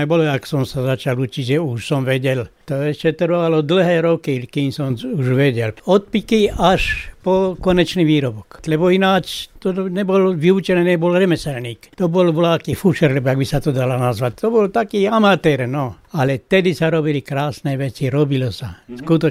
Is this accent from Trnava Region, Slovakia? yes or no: yes; Bučany, Trnava Region, Slovakia; pochádzam z Bučana. Niekoľko rokov som z Bučan dochádzal do Trnavy.